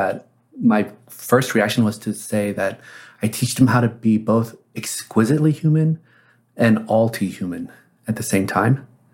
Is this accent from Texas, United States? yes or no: yes; Texas, United States; I grew up in Texas in the 70s. The KKK still marched.